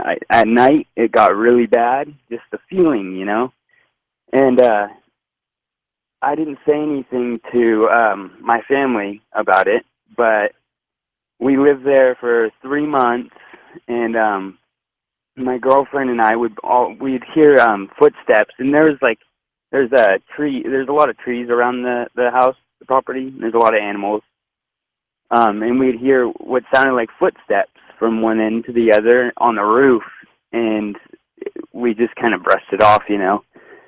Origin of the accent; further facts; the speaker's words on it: Petaluma, California, United States; now in Clear Lake, United States; So I grew up in Petaluma, California, and I have a girlfriend of 14 years now.